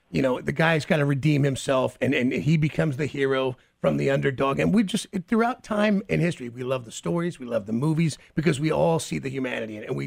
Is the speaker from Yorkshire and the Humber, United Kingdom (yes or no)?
no; Norwich, East of England, United Kingdom; now in United States; did you grow up in England? Because I grew up in England.